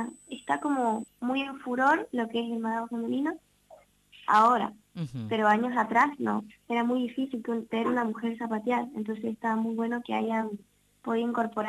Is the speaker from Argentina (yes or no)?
yes; San Juan, Argentina; Sí, sí, en San Juan.